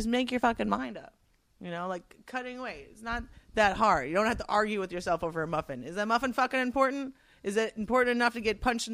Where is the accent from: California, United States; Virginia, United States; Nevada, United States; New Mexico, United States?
California, United States; Venice; I grew up on 7th Street.